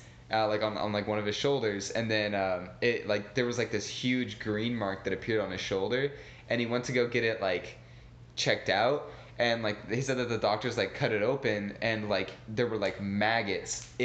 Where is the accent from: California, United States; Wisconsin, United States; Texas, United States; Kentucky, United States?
California, United States; I'm from California